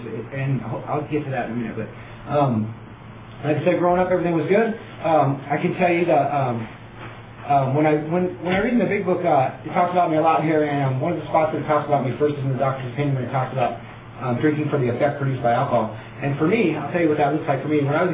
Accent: Camarillo, California, United States; also born or lived in Paso Robles; You know, I was born in Paso Robles, California. Grew up down in Ventura County, Camarillo down there.

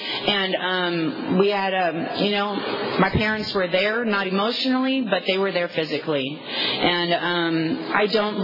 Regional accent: Visalia, California, United States; I was born and raised in Visalia, so I was raised around a lot of North Angeles.

